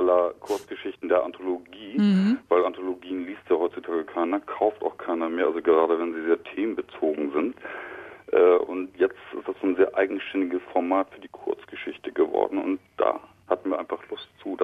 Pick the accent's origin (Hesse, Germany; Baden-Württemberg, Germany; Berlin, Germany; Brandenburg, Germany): Berlin, Germany; born there; now in Hamburg, Germany; Da muss ich leicht korrigieren, weil Hamburger bin ich ja nicht. Ich bin ja eigentlich geborener Berliner.